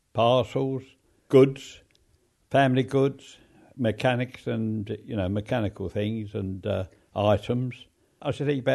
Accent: Kentish Town, London, United Kingdom; born there; I was born in Fortress Road in a private house. That'd be Kedgish Town, North London.

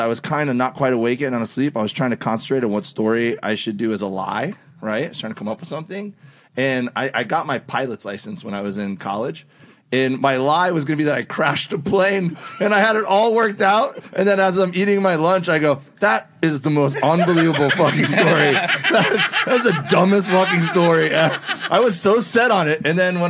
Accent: Miami, Florida, United States; And my parents were very big boaters. I grew up in Miami.

